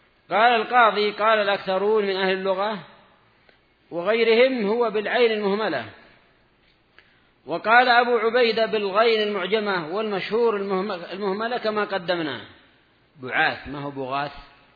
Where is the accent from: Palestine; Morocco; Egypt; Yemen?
Yemen; عندنا في اليمن يسمونه كذلك